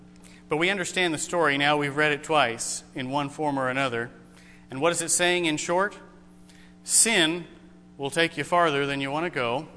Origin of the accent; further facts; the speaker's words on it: New Mexico, United States; I grew up in Grace Baptist Church. It was in New Mexico, however. My dad was the pastor